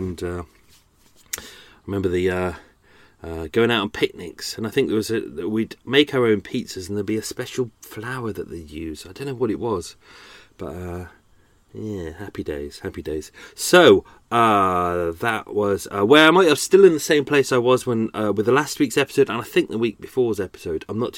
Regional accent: Ireland; Reminds me of my early days growing up in Ireland.

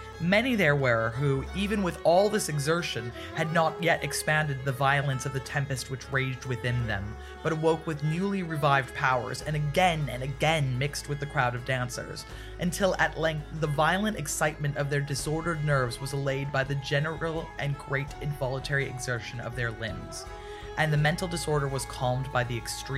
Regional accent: Aachen, North Rhine-Westphalia, Germany; English is a second language; Well, here I am in, you know, Metz. I'm from Aachen, so, you know, it's going to take a little while to get back there.

